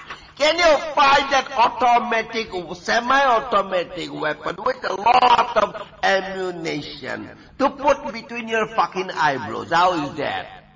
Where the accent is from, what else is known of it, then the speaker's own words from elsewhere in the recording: New Jersey, United States; But I'm from New Jersey.